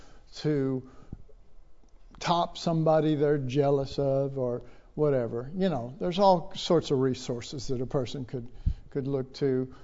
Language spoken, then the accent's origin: English; Oak Cliff, Texas, United States; I was raised in Oak Cliff, and that I was also raised in an orphanage